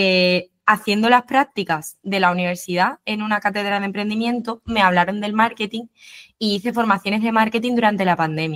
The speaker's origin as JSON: {"language": "Spanish", "town": "Cádiz", "region": "Andalusia", "country": "Spain", "said": "yo que soy de Cádiz, allí las oportunidades laborales son opositar"}